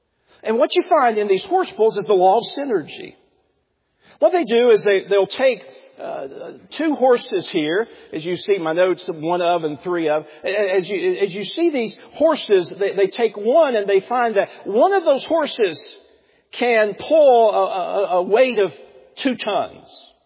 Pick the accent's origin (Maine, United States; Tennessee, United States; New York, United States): Tennessee, United States; Where I was raised in East Tennessee, we had what was called tractor pulls. Now, back where I'm from, we called them redneck conventions